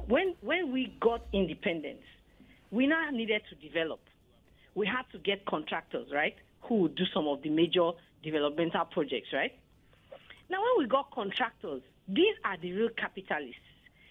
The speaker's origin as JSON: {"language": "English", "region": "Edo", "country": "Nigeria", "said": "I'm from Edo State. I use my state as a typical example."}